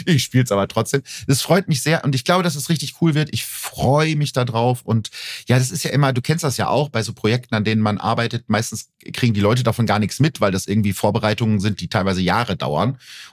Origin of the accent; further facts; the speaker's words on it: Gütersloh, North Rhine-Westphalia, Germany; einen Kriminalfall zu lösen, der in meiner Heimatstadt Gütersloh spielt